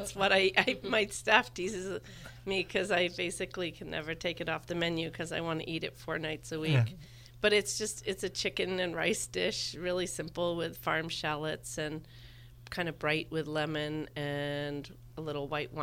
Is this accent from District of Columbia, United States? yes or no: no; Flagstaff, Arizona, United States; now in Boulder, United States; because we came from Flagstaff, you know, you don't wave at every car